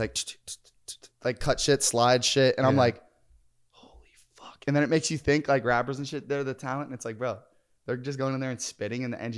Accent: Pittsburgh, Pennsylvania, United States; I'm a big Auburn fan, which is so random because I'm from Pittsburgh.

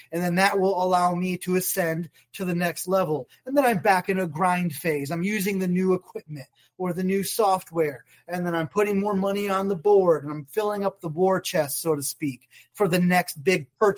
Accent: Michigan, United States; So I grew up in Michigan.

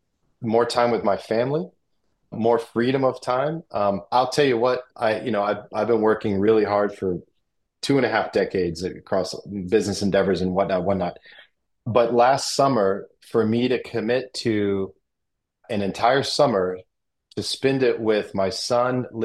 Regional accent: United States; now in Spain; Because, you know, I'm from the United States and we move through the day much differently than they do in Spain.

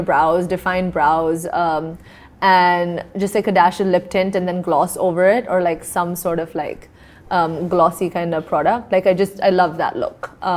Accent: South India, India; I'm South Indian, so I grew up in a household where my mom didn't let me cut my hair for so long

